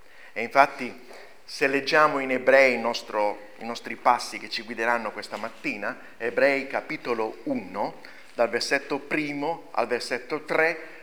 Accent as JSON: {"language": "Italian", "town": "Castelnuovo della Daunia", "region": "Apulia", "country": "Italy", "said": "vi porto i saluti anche dei credenti delle mie parti di Castelnuovo della Daunia"}